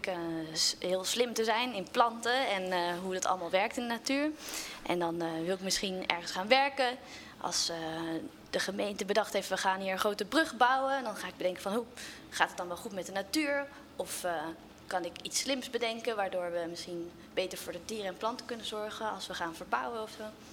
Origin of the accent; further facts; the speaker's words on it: Apeldoorn, Gelderland, Netherlands; Nee, ik kom uit Apeldoorn. Dat is in Gelderland.